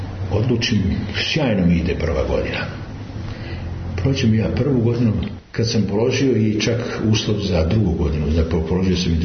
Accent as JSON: {"language": "Serbian", "town": "Niška Banja", "region": "Southern and Eastern Serbia", "country": "Serbia", "said": "Odakle si ti, rekao iz Niške Vanje."}